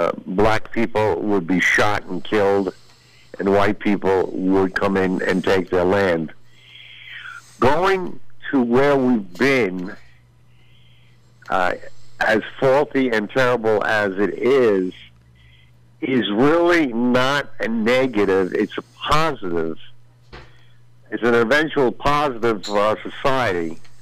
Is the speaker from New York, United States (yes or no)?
yes; New York, United States; I saw it in the Navy, which was some time ago, the prejudice against me as a New Yorker